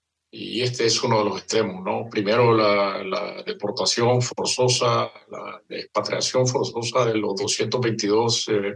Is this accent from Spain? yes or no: no; Nicaragua; pues yo seguiré siendo nicaragüense más allá de mi propia vida.